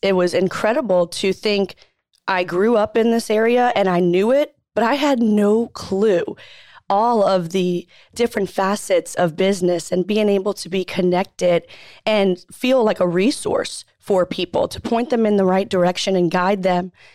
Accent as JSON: {"language": "English", "region": "Louisiana", "country": "United States", "moved": "as an adult", "said": "I'm from Louisiana, and I actually had the opportunity to work at the Chamber of Commerce in Slidell, Louisiana. And moving to Texas"}